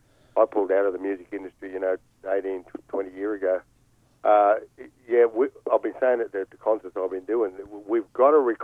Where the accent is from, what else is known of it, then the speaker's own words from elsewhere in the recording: Cairns, Queensland, Australia; born there; I was born in Cairns.